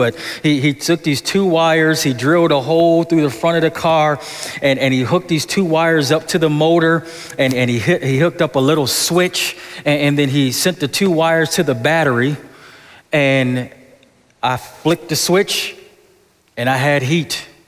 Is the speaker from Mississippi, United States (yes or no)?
no; Buffalo, New York, United States; and I grew up in Buffalo, so you got to have heat in the car